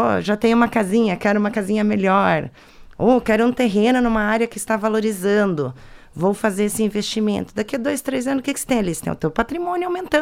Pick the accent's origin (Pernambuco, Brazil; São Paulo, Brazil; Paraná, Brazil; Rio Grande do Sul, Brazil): Paraná, Brazil; Foz do Iguaçu; born there; now in Cascavel, Brazil; Eu sou nascida em Foz do Iguaçu, mas eu tenho minha família aqui em Cascavel.